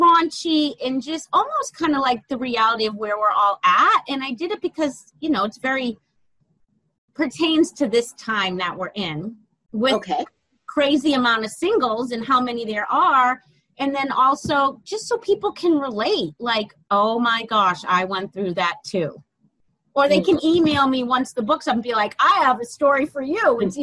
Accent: Boston, Massachusetts, United States; I'm from the Boston area. So we tend to be a little bit more abrupt and, you know, assertive and crass.

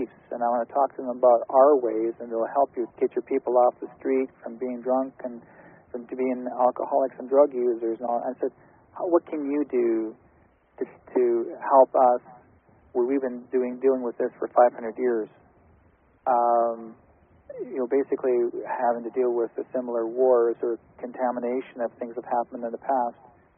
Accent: Canada; I'm not an American, I'm a Canadian, but yourselves being American, you believe strong, free, the brave, your Constitution, right?

